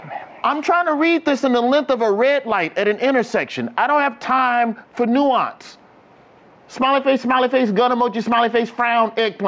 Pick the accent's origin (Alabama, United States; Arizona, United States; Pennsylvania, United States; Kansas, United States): Alabama, United States; Birmingham; I'm from Birmingham. They wouldn't let us read that book.